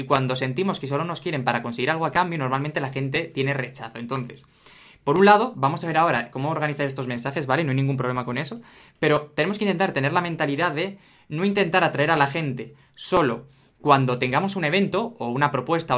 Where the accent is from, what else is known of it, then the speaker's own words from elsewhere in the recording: Madrid, Community of Madrid, Spain; pues yo soy de Madrid y quiero ir